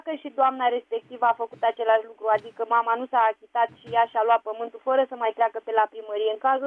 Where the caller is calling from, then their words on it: Craiova, Dolj, Romania; de la Craiova.